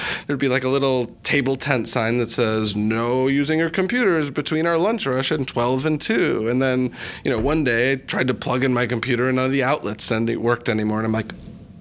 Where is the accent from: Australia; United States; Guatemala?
United States; Chicago, Illinois; So my background, I'm from Chicago.